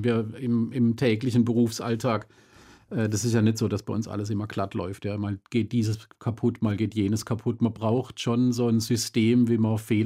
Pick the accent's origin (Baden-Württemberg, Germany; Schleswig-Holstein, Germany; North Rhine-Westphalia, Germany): Baden-Württemberg, Germany; Schuttertal; also ich bin im Schwarzwald aufgewachsen, im Schuttertal.